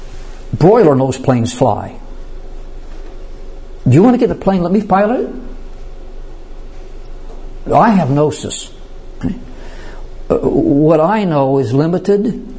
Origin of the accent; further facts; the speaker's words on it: United States; I'm an American. I'm born in the land of the free and the land of the brave.